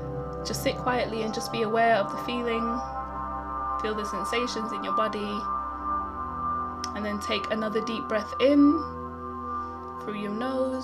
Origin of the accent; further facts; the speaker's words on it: South Sudan; So I'm from South Sudan, right? So I grew up with like 11 cousins.